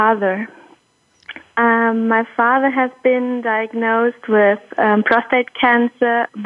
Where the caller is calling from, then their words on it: Germany; I'm calling in from Germany